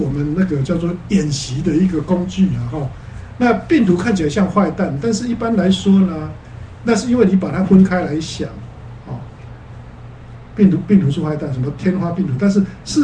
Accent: China; 我们中国人不是有一句话吗？

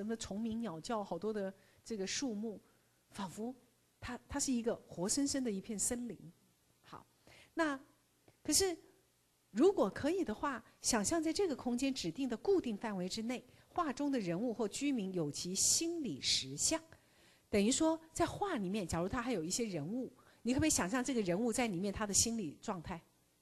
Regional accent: Taiwan; 我们台湾人真的很聪明哎

